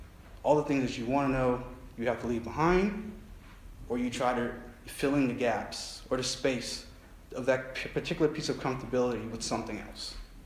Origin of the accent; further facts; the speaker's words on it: St. Croix, U.S. Virgin Islands; moved away; So I come from St. Croix, a place called Santa Cruz, right next to Puerto Rico.